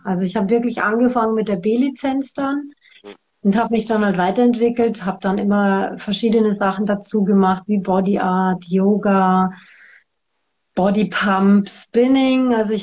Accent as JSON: {"language": "German", "town": "Ingolstadt", "region": "Bavaria", "country": "Germany", "said": "Ich komme aus der Nähe von Ingolstadt."}